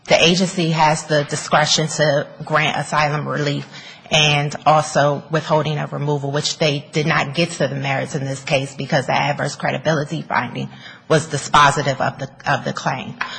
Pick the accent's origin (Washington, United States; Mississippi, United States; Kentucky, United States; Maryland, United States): Maryland, United States; accent: southern; I have a southern accent, but I'm actually from Maryland.